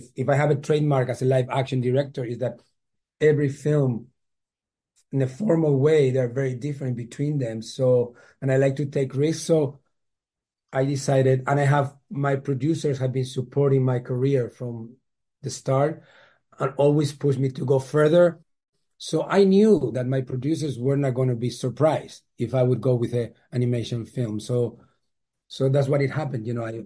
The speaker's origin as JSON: {"language": "English", "town": "Bilbao", "region": "Basque Country", "country": "Spain", "second_language": "English", "said": "I'm from Bilbao, the city Bilbao in the north of Spain. The weather is a rainy part of Spain. So when I grew up, it was surrounded by cinemas. Next to my house, there was a cinema."}